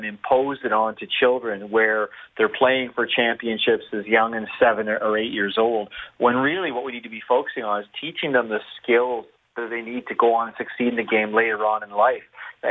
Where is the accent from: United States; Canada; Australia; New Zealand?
Canada; I mean, proud as a Canadian.